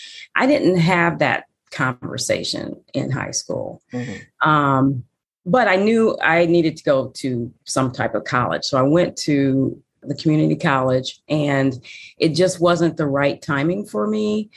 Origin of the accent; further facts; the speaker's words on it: Cedar Rapids, Iowa, United States; Yes, I am a Midwesterner and grew up in a number of cities in Iowa, actually. And by the time we got to Cedar Rapids, I was in high school at that time.